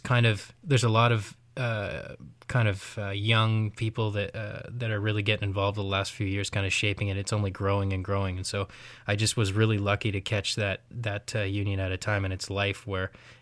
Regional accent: Ontario, Canada; Well, I grew up down near Windsor, near Chatham area. And kind of grew up in a blue-collar, working-class family.

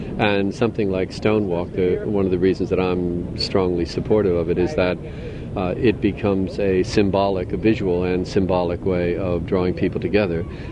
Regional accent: Melbourne, Victoria, Australia; I'm from Melbourne, Australia.

